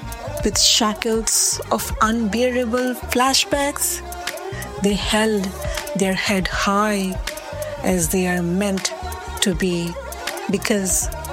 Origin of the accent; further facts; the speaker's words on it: Margherita, Assam, India; English is a second language; from Margarita, Assam, India.